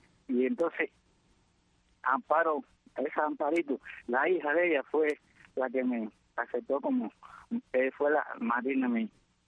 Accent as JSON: {"language": "Spanish", "town": "Banes", "region": "Holguín", "country": "Cuba", "said": "Sí, potencia mundial cero. Óyeme, pues yo soy de Bani"}